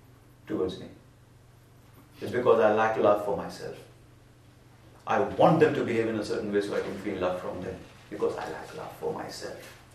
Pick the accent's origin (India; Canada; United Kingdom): India; I grew up in India. I was taught in India.